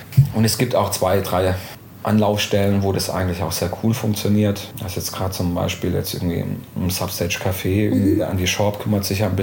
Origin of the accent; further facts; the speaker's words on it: Calw, Baden-Württemberg, Germany; born there; now in Karlsruhe, Germany; komme aus dem schönen Karlsruhe, gebürtig aus Calw, also ein Exilschwabe.